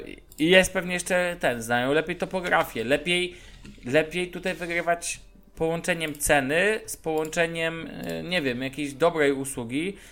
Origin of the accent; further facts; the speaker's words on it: Szczecin, West Pomeranian Voivodeship, Poland; Mianowicie, ja pochodzę ze Szczecina